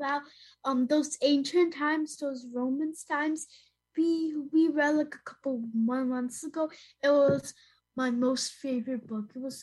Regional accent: Hudson, New York, United States; I'm 8 years old, and I'm also from Hudson.

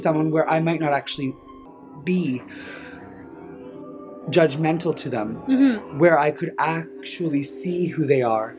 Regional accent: Nova Scotia, Canada; I grew up in the Annapolis Valley.

